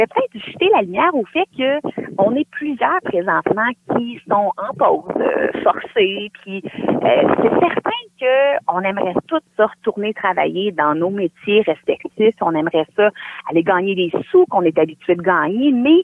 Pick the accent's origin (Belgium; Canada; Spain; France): Canada; Carignan, Quebec; et puis moi, je suis de Carignan.